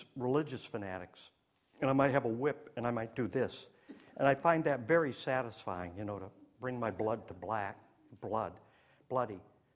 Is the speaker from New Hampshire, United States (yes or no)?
yes; New Hampshire, United States; but I came from New Hampshire, and guess who we follow? The Red Sox.